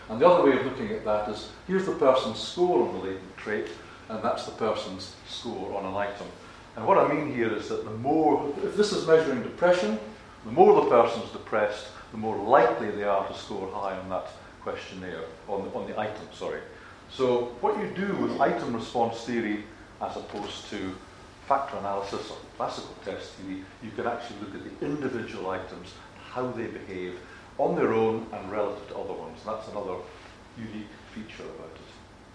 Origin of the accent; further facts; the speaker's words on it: Scotland, United Kingdom; So I'm Scottish, so I always use this example.